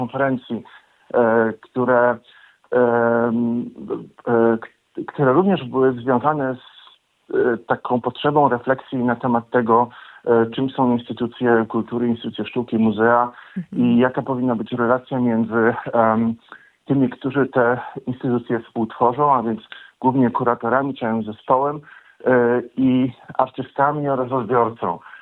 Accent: Kraków, Lesser Poland, Poland; moved away; Tak, ja mentalnie nigdy, myślę, nie wyjechałem z Krakowa.

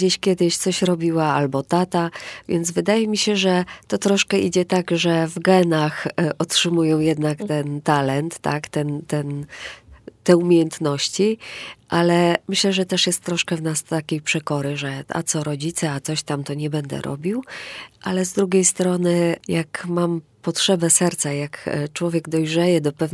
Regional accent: Zakopane, Lesser Poland, Poland; Nie, ja nie mówię gwarą, jestem góralką, pochodzę z Zakopanego

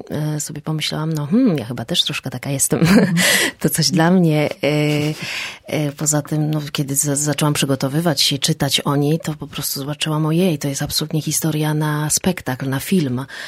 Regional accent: Przasnysz, Masovian Voivodeship, Poland; Pochodzę z Przasnysza, to jest bliżej Mazur, więc bardziej dziewczyna taka leśno-grzybowa, rybna.

